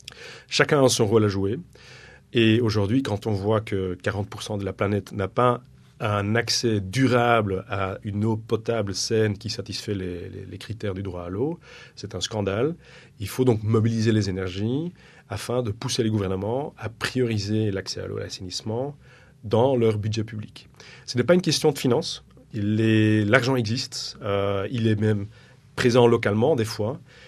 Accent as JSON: {"language": "French", "country": "Belgium", "said": "Moi, je viens de la Belgique."}